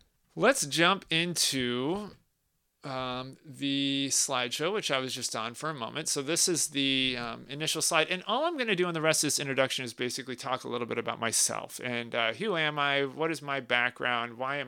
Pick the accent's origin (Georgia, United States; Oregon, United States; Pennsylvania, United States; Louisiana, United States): Oregon, United States; Portland; also born or lived in Seattle; So I actually grew up in the Pacific Northwest. I was born in Seattle, but basically went to middle school, high school, etc. here in Portland.